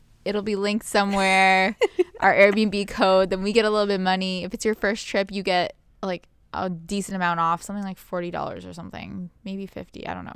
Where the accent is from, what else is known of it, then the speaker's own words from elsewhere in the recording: Canada; maybe only we know about it because we're Canadian creators